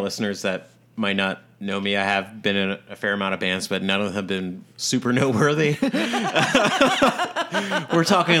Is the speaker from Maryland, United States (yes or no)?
no; Richmond, Virginia, United States; also born or lived in Providence, United States / Washington, D.C., United States; So I grew up in Richmond, Virginia, and lived in Providence, Rhode Island for about 4 years